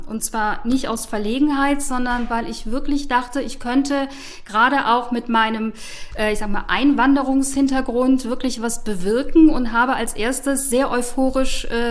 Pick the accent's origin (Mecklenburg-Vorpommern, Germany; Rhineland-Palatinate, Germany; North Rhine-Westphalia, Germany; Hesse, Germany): North Rhine-Westphalia, Germany; bin ich trotzdem in der Nähe des Bökelbergs aufgewachsen, was damals noch mitten in der Stadt lag. Ja, bin dort aufgewachsen, war dort auf der Schule, habe mein Abi gemacht und bin dann direkt zum Studium nach Köln.